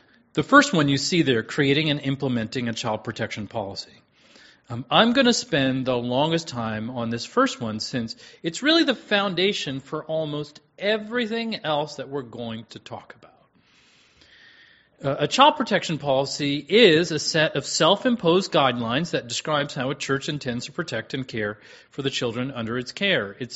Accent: Washington, District of Columbia, United States; Now, I come from Washington, D.C.

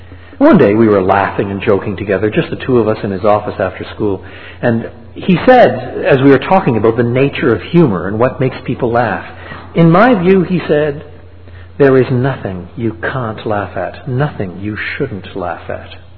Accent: Drummondville, Quebec, Canada; I was brought up in French Canada. Some of my schooling was in French and some of it was in English. When I was just a boy, my father moved to the little town of Drummondville

